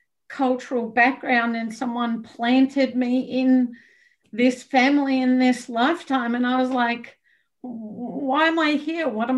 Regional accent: Australia; you all know I'm Australian, g'day.

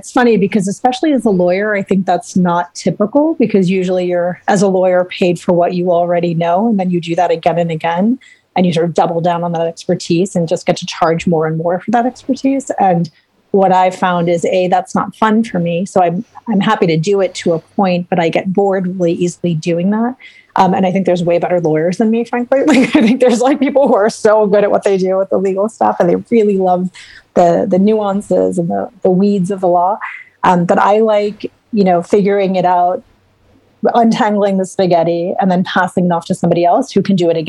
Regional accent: Chicago, Illinois, United States; We're both from Chicago.

